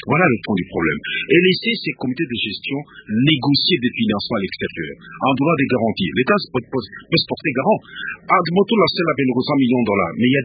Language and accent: French; DR Congo; je suis congolais